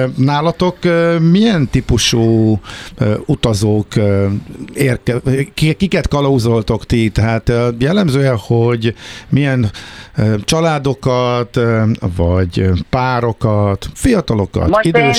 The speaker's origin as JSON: {"language": "Hungarian", "country": "Hungary", "said": "Az miért van, hogy a törökök mindig megismerik, hogy magyarok vagyunk?"}